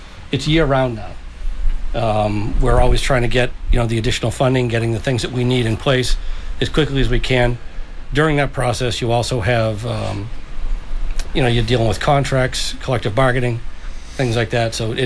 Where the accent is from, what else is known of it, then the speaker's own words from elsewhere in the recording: Weymouth, Massachusetts, United States; I grew up right outside of Columbian Square. And I've went from that house, my parents' house, to the house I bought with my wife, then girlfriend, fiancé.